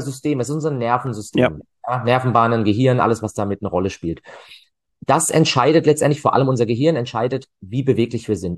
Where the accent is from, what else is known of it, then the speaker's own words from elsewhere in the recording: Freiburg, Baden-Württemberg, Germany; meine Heimatstadt, da macht das auch Sinn